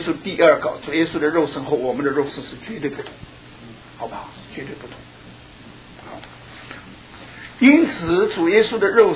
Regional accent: China; 所以我们从大陆来的人，

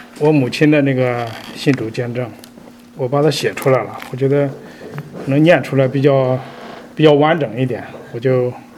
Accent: China; 我是出生在中国一个贫穷的农民家庭，从小接受无神论的教育

